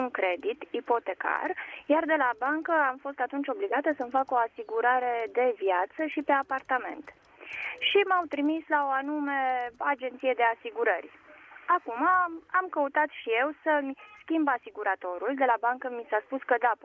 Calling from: Deva, Hunedoara County, Romania; și sunt din Deva.

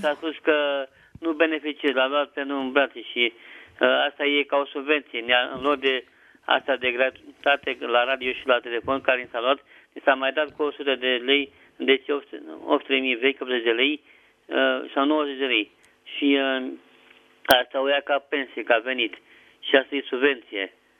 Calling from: Motru, Gorj County, Romania; din Motul Gorj.

